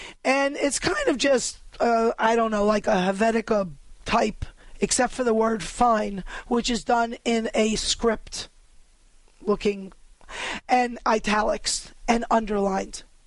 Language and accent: English; New York, United States; So listen, I was raised in New York. A traffic signal is a suggestion to the pedestrian.